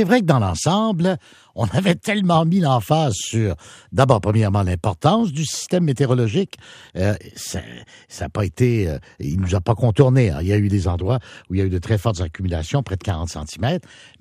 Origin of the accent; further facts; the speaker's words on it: Quebec, Canada; On est habitué, en tant que Québécois, à traverser les hivers.